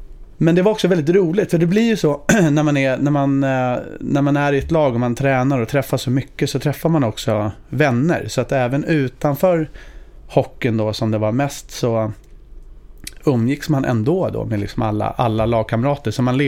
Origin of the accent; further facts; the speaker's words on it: Huddinge, Stockholm County, Sweden; Jag är född uppvuxen i Huddinge. Kommer från en stor familj.